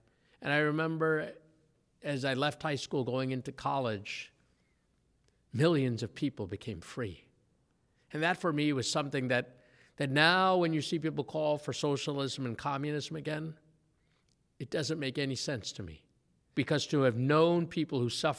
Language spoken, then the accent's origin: English; Toledo, Ohio, United States; when I was a child, I grew up in Toledo